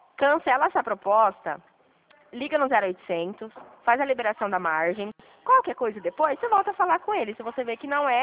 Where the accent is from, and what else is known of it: Dracena, São Paulo, Brazil